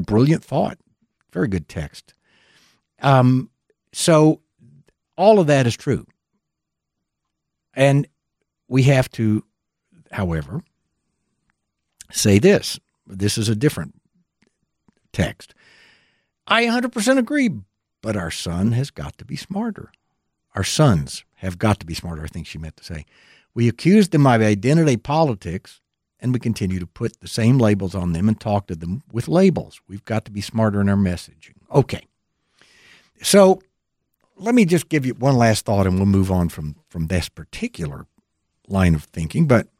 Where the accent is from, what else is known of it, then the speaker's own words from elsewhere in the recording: San Antonio, Texas, United States; Johnson City, Texas, near where I grew up in San Antonio